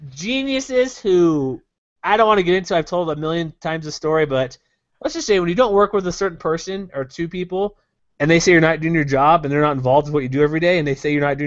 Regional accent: Texas, United States; I grew up in Texas.

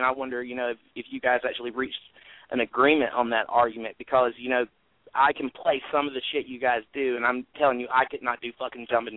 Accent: Knoxville, Tennessee, United States; I don't think the lady who answered the phone heard me, but I'm from Knoxville.

